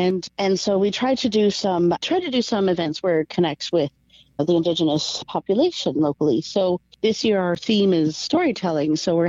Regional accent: Ireland; because we just sort of ignore that part as Irish people.

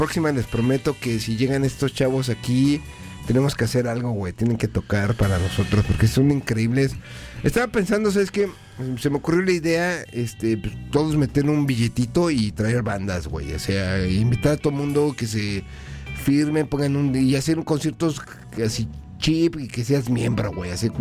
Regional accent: Mexico; Pero no sé, yo soy mexicano.

